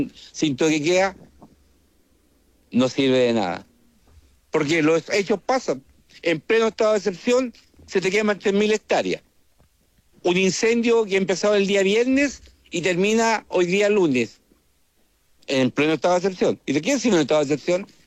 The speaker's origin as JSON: {"language": "Spanish", "country": "Chile", "said": "Somos chilenos como todos chilenos."}